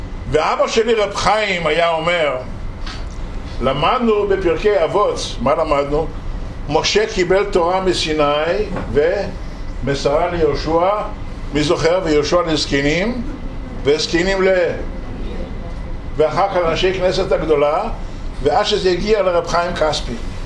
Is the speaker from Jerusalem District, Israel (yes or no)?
yes; Jerusalem, Jerusalem District, Israel; first language Yiddish; Hebrew is a second language; כשהייתי ילד בעיר עתיקה בירושלים, לא ידענו לדבר עברית. דיברנו יידיש בבית, וערבית דיברנו בחוץ עם השכנים.